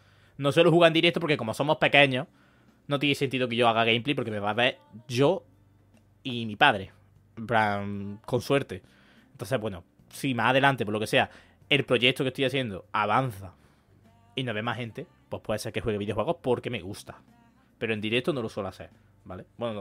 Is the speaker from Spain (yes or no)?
yes; Córdoba, Andalusia, Spain; Soy de Córdoba, pues, normal. Bonita, bonita ciudad, la verdad. Bonita, preciosa, diría yo.